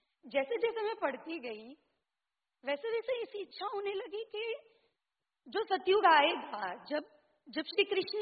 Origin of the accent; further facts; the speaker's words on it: Valsad, Gujarat, India; Hindi is a second language; दूसरी चीज है कि मैं गुजरात से हूँ तो मेरी हिंदी थोड़ी वीक है